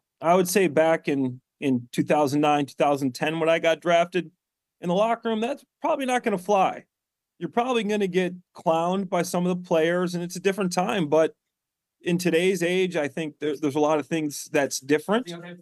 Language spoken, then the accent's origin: English; Chicago, Illinois, United States; I'm from Chicago.